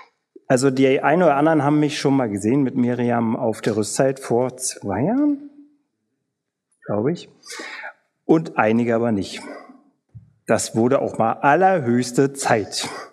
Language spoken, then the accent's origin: German; Spandau, Berlin, Germany; Ich bin 38 Jahre alt. Ich komme aus Berlin. Eigentlich komme ich nicht aus Berlin. Wenn du aus Berlin kommst, sage ich nämlich jetzt, nehme ich aus Spandau oder so.